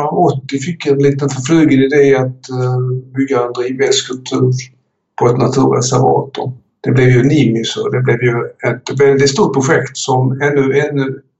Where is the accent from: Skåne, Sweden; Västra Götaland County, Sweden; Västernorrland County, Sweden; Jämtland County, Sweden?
Skåne, Sweden; Höganäs; Jag tillhör, ska jag säga, arbetarklassen. Och växte upp i Höganäs. Min mor svenska och min far var flykting från Estland. Och där växte jag upp i detta brukssamhälle.